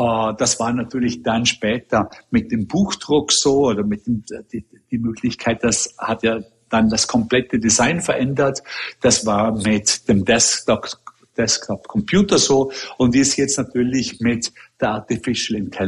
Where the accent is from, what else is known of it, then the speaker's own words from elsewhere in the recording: Austria; now in New York, United States; als Österreicher selber ist es immer schwer zu sagen